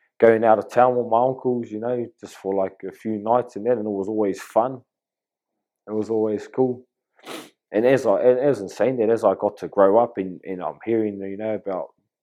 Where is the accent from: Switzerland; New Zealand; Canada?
New Zealand; Wairoa, Hawke's Bay; Nō te Wairo ahau. Born and bred in Wairo, yep.